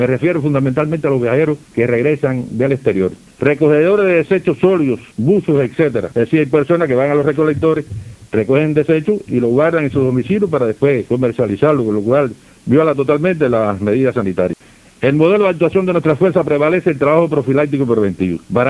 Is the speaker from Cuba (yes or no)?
yes; Cuba; la obligación normal que tenemos como ciudadanos cubanos